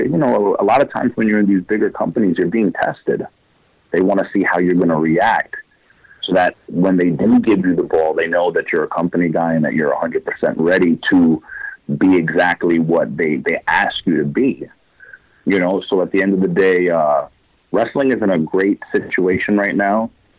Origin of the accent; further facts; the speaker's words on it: New York, United States; I'm very proud of where I come from. I'm Puerto Rican and Cuban. I'm proud of my descent. I'm proud of being a New Yorker.